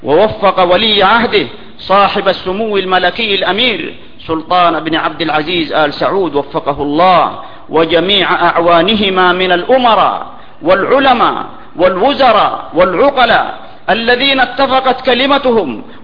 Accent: Saudi Arabia; في بلادنا المملكة العربية السعودية

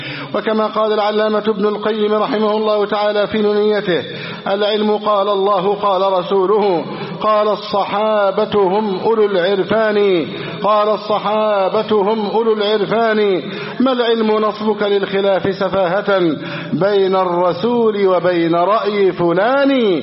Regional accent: Egypt; اللهم احفظ بلدنا مصر وسائر بلاد المسلمين،

